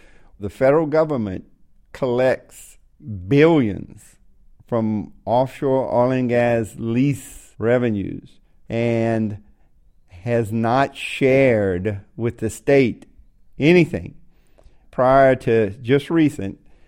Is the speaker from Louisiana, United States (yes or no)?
yes; Louisiana, United States; I'm a Cajun, which is French. We run out of Nova Scotia and settled in South Louisiana and had nothing there and took the challenges.